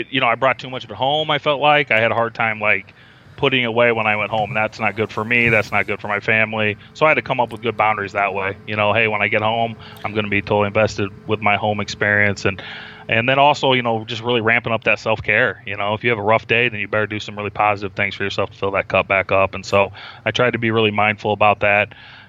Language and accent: English; Iowa, United States; So I'm from Iowa, so everybody grows up in Iowa is a big Hawkeye fan.